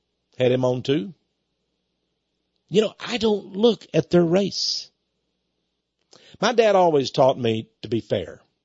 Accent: Port Neches, Texas, United States; I'm a Texan. I'm from Port Neches, Texas. I don't want to go anywhere.

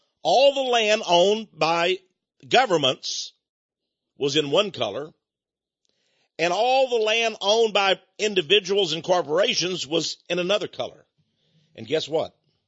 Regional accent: Texas, United States; accent: Texas; You're going to see land, and there ain't, excuse my Texas accent, there ain't nothing else there. I mean, even prairie rabbits don't go between here and El Paso.

